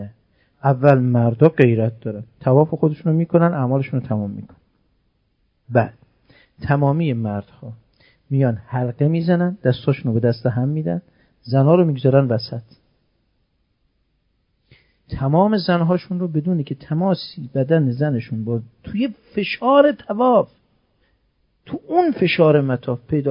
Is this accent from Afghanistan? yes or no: no; Iran; شرمساریم بگیم ما ایرانی هستیم.